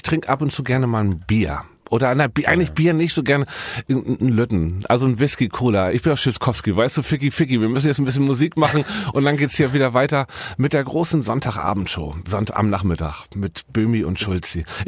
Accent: Hamburg, Germany; wenn ich auch in Hamburg bin, meiner alten Heimat

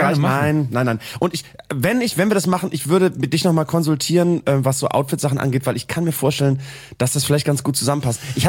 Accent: Germany; Ja, ich bin Deutscher, mich berührt es schon sehr.

